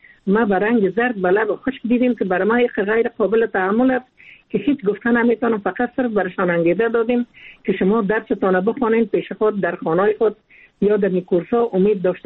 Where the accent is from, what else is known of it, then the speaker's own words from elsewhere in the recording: Afghanistan; البته هر یک ما افغان هستیم، احساس بسیار خوب داریم، احساس بسیار قوی داریم برای وطن ما